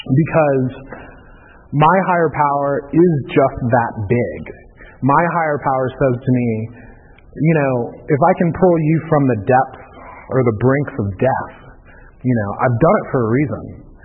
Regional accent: the South, United States; I'm from the South, so, you know, Thanksgiving and all that kind of craziness.

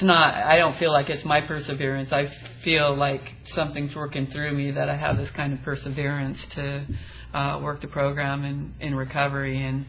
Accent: San Diego, California, United States; I'm from Pacific Beach in San Diego

